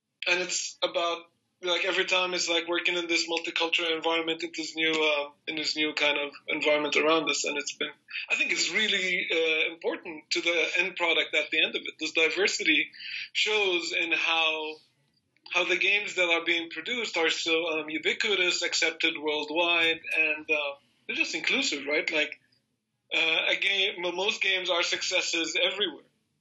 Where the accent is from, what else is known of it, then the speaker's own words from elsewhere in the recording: Jordan; now in Germany; I'm originally from Jordan myself, right? Living in Germany, I'm working in a studio with over 30 different nationalities, right?